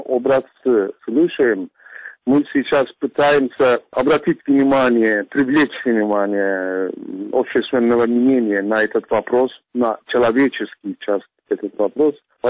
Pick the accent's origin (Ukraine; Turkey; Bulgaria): Turkey; Russian is a second language; now in Russia; года живу в России. Свою сознательную жизнь я прожил здесь. Очень многие турки, первые поколения, я скажу, приехали из Турции